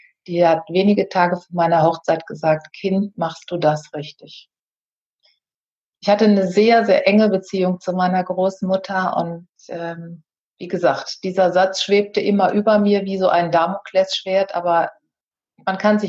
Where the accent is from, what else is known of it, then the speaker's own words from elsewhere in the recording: North Rhine-Westphalia, Germany; born there; denn ich bin auf einem Bauernhof am Niederrhein geboren.